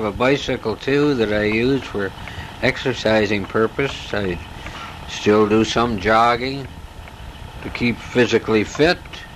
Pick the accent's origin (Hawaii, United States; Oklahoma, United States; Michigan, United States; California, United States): Michigan, United States; Monroe; also born or lived in Wyandotte; My life started, as far as I recollect, in the city of Monroe, being too young where I was born in Wyandotte to remember any of that status.